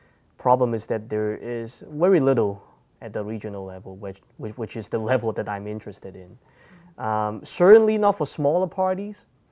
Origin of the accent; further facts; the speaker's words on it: Hong Kong; I mean, I'm from Hong Kong, so I know the region.